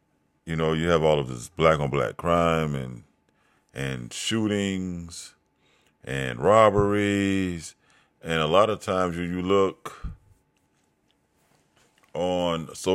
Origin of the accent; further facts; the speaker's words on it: Mississippi, United States; born there; I'm an American. I was born in America. I was born in Mississippi, and I'm an American.